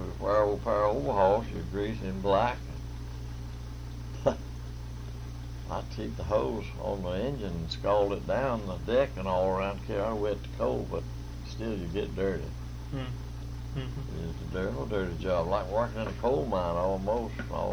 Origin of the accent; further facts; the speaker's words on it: North Dakota, United States; born there; I was born in Slope County. So she didn't get far away from home.